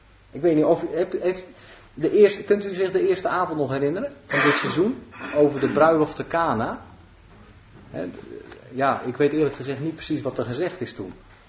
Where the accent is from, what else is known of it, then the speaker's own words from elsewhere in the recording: Netherlands; Wij als Nederlanders zeggen 153.